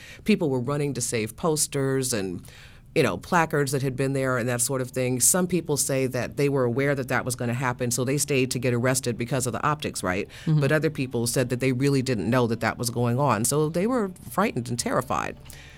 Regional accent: Chicago, Illinois, United States; now in Washington, United States; I grew up in Chicago, and I didn't really know about Resurrection City until a couple of years ago. I've only been in D.C. for a few years

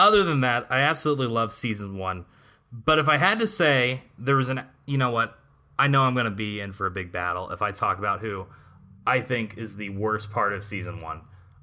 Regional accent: Indiana, United States; And I'm from Indiana.

